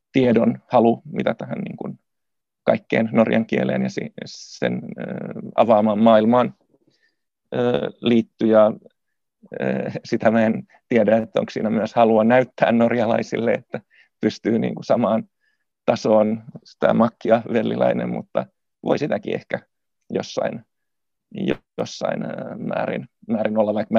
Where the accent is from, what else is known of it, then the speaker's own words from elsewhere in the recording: Helsinki, Uusimaa, Finland; vaikka mä olen syntyperäinen helsinkiläinen, niin mä koen sen englanninkielisen expat-yhteisön myös jollakin tavalla semmoiseksi, mihin mä oon jollain tavalla integroitunut.